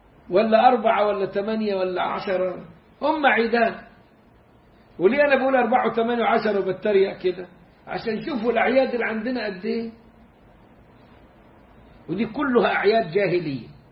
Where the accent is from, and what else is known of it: Egypt; moved away